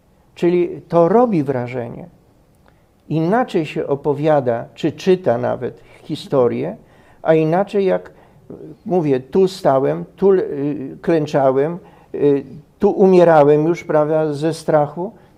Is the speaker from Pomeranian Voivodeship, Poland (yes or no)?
no; Warsaw, Masovian Voivodeship, Poland; ja też z Woli i tam przeżyłem to.